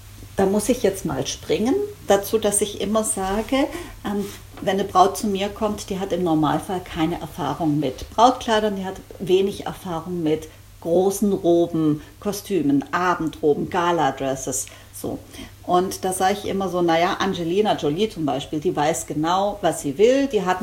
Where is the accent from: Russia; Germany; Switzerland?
Germany; Baden-Württemberg; Ich bin auch Schwabe.